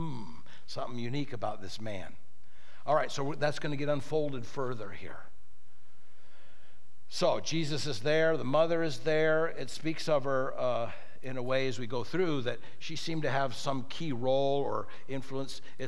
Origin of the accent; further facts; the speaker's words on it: Oceanside, California, United States; I'm thinking about when I grew up in Oceanside, across the slough, we called it, from us, was Carlsbad. Can anything good come out of Carlsbad?